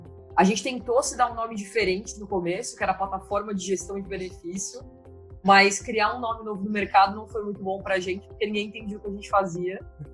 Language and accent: Portuguese; Brazil; né, sou filha de mãe brasileira e pai inglês, mas fui nascida e criada aqui no Brasil.